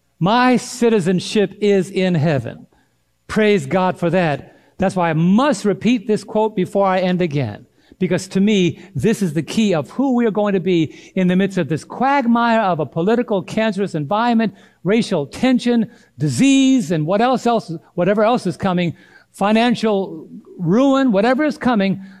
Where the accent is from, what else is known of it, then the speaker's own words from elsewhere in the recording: United States; born there; I said, well, I was born in America. I'm a citizen in America.